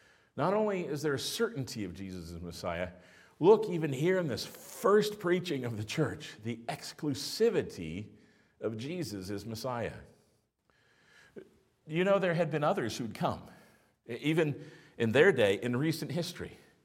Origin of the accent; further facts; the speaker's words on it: Texas, United States; I grew up in West Texas. We had some go-to people.